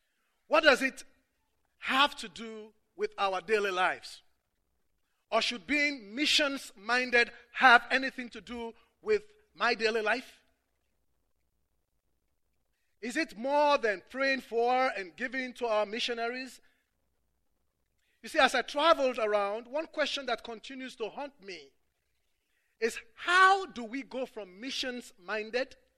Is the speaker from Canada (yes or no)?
no; Liberia; moved away as an adult; now in United States; I'm from Liberia, like Bob rightly said. For the last 7 years, going 8 years now, my family and I have been here in the U.S.